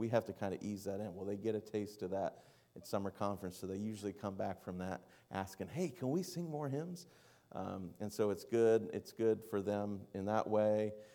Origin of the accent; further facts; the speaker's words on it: Florida, United States; I grew up in Southwest Florida.